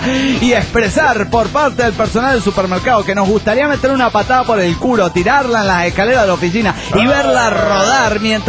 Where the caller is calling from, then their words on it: Caracas, Capital District, Venezuela; de Caracas, Venezuela.